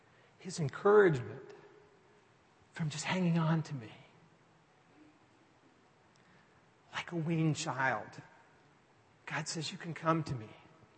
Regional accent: Texas, United States; There's that old country song that maybe you know, maybe you don't, because I grew up in Texas.

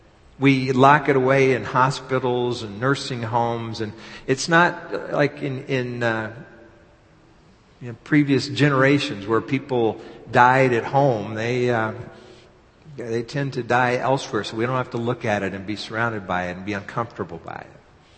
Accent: Texas, United States; as many of you know, I grew up in Texas. My dad was from New York City, my mom was from California, and I grew up in Texas. It was kind of like neutral turf for my folks.

